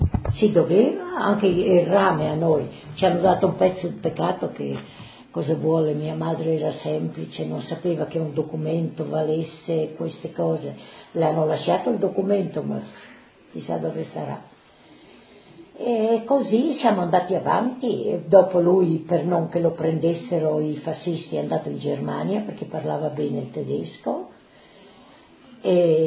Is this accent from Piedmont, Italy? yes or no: no; Casasola, Friuli-Venezia Giulia, Italy; born there; io sono nata a Casasola, comune di Maiano, il 30 del 3 del 1931, sì che sono vecchiotta.